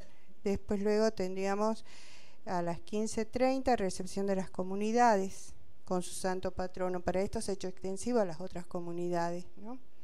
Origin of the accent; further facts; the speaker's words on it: San Salvador de Jujuy, Jujuy, Argentina; Sí, yo soy de San Salvador de Jujuy.